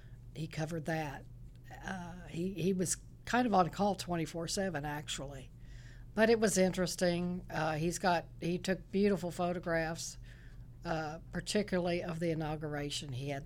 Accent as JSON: {"language": "English", "town": "Lexington", "region": "Kentucky", "country": "United States", "tie": "born or raised there", "said": "We moved to Lexington, Kentucky. And I grew up in Catholic schools, went to Lexington Catholic High School"}